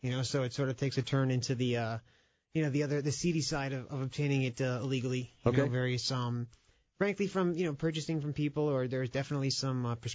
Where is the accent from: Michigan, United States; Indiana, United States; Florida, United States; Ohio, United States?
Florida, United States; also born or lived in Orlando; I grew up in South Florida, and then I moved to the central part of the state for college